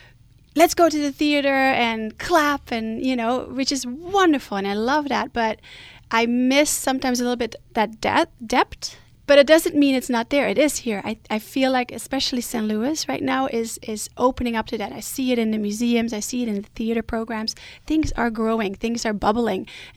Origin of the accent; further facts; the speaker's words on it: Netherlands; English is a second language; moved away as an adult; now in San Luis Obispo, United States; I moved from the Netherlands, so you'll hear an accent. I'll do my very best. I moved about 8 years ago, and with our three children